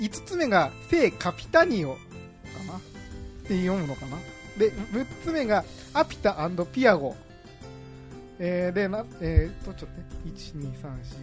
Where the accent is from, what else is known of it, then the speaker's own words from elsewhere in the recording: Tokyo, Japan; 僕が東京出身なのでね、